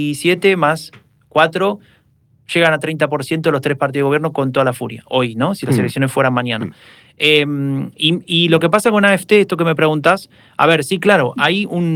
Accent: Argentina; yo soy argentino, no me sale la...

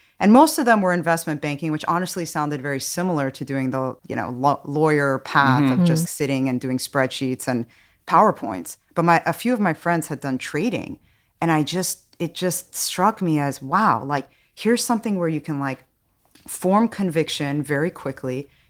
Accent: California, United States; So I grew up in the Bay Area. I'm Armenian. My parents moved to the U.S. from Iraq, actually.

